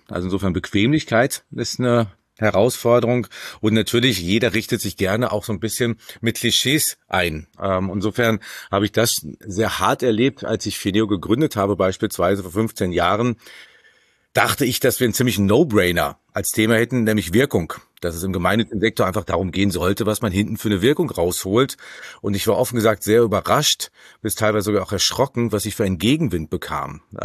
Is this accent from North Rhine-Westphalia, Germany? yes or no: yes; North Rhine-Westphalia, Germany; born there; now in Berlin, Germany; Ich bin gebürtiger Sauerländer, jetzt aber in Berlin ansässig.